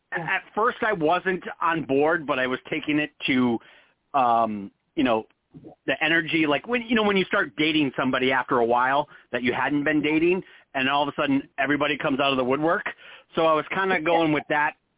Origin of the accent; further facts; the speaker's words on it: Michigan, United States; I'm originally from Michigan, so you know it's summertime when all of a sudden there's a dig in somebody's backyard